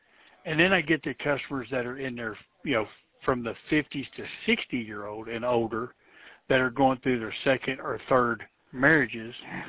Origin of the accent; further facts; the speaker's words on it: Texas, United States; I grew up in Texas. We only see this shit once a year, if that.